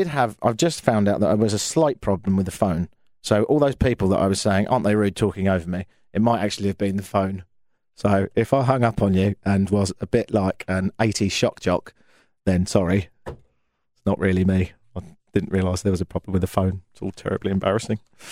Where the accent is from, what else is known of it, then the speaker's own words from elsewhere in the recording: Brighton, South East England, United Kingdom; if you fancy moving to my hometown of Brighton